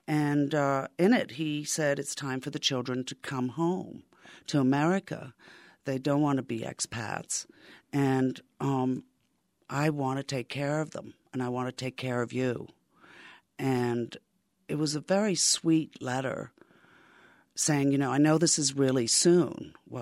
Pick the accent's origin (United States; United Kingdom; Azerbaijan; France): France; Paris, Île-de-France; Maybe because I grew up in Paris and my parents had a lot of theater friends